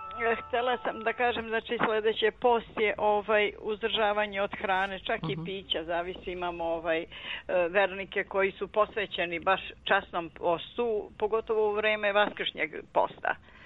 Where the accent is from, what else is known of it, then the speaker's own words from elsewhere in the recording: Sibnica, Belgrade, Serbia; born there; ja sam rođena na Kosmaju tu, selo Sibnica